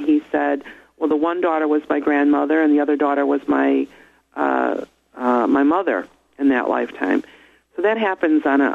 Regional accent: Chicago, Illinois, United States; moved away as an adult; now in Virginia, United States; That's how I got to Virginia. I was born and raised in Chicago, and had no reason to come to Virginia

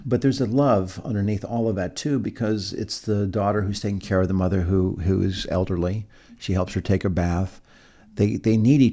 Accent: Ireland; maybe because I'm Irish

